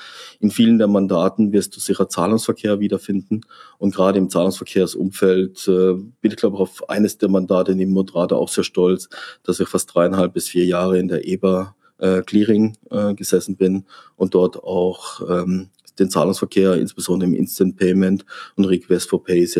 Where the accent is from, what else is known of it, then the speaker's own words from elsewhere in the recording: Freiburg, Baden-Württemberg, Germany; Oh, Freiburg ist mein Geburtsort, meine Heimat, mein Zuhause.